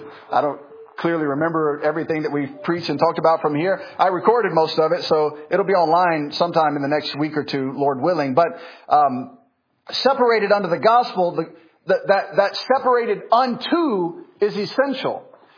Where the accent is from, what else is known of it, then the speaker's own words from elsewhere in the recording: Memphis, Tennessee, United States; I'm ex-military. I grew up in Memphis. My mom was 16 years old and homeless when she had me.